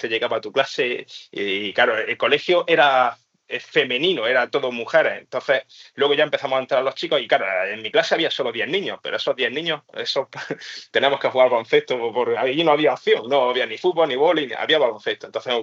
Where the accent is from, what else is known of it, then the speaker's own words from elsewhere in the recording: Granada, Andalusia, Spain; yo soy de Granada, de la zona sur de Granada, ¿vale?